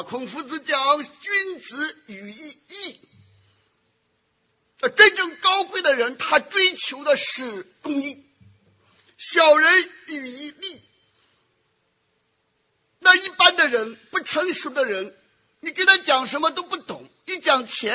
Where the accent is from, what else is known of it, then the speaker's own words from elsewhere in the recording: Shandong, China; 包括我们山东老家的土匪